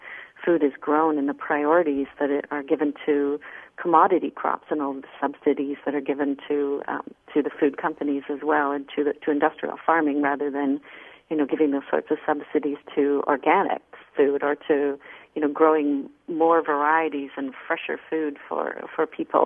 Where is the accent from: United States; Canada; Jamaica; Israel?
Canada; my own experience as a child. I grew up in Canada